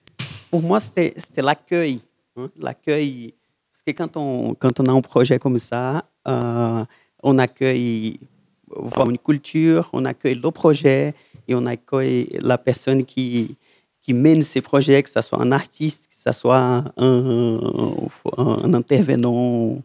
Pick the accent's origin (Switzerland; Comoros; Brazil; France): Brazil; French is a second language; moved away; Moi, je dis que j'étais musicien, que je venais du Brésil.